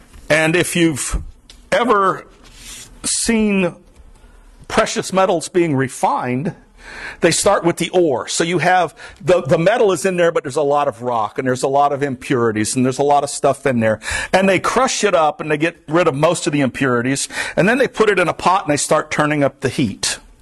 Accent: Florida, United States; I grew up in the Everglades. I am from the swamps.

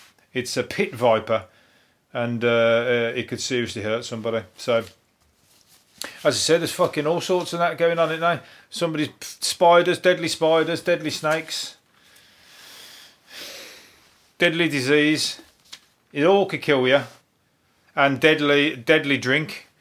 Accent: England, United Kingdom; Especially as an Englishman there, as a foreigner.

